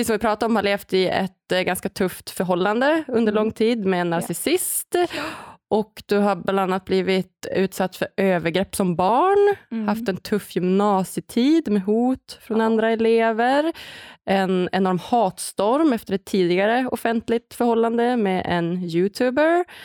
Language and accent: Swedish; Umeå, Västerbotten County, Sweden; Liksom, från början, typ under gymnasiet och hemma i Umeå